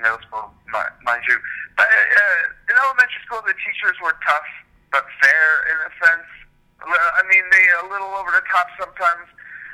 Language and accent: English; New Jersey, United States; Well, I'm from Jersey, too.